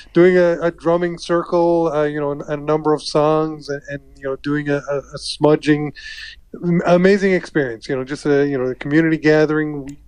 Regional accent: Labrador City, Newfoundland and Labrador, Canada; I grew up in Lab City back mm-hmm. in the 70s, and I remember there was an eclipse there.

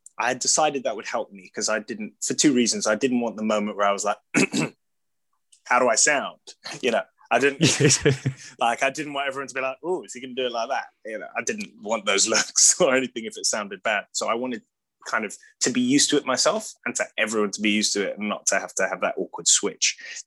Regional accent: London, United Kingdom; born there; I was like, "I was born in London."

